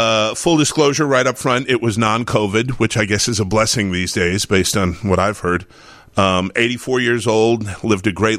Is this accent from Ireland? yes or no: no; Boston, Massachusetts, United States; I'm originally from Boston, come from a big Boston Irish Catholic family.